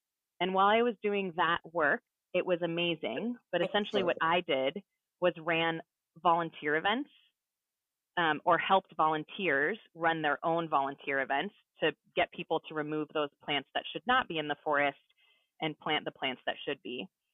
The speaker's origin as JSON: {"language": "English", "town": "Salinas", "region": "California", "country": "United States", "tie": "born or raised there", "said": "I grew up in Salinas, California."}